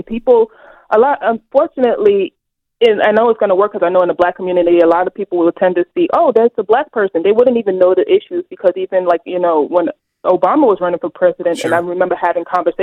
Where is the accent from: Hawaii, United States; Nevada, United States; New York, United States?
New York, United States; Brooklyn; I'm from Brooklyn, New York, which is a very liberal place.